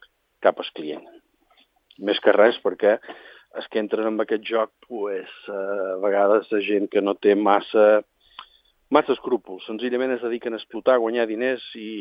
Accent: Balearic Islands, Spain; els únics que han de limitar som nosaltres, els de Silla, els illencs

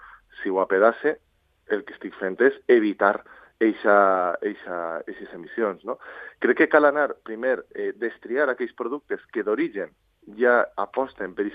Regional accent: Valencia, Valencian Community, Spain; Jo sóc de València, a València jo bec aigua de l'Aixeta.

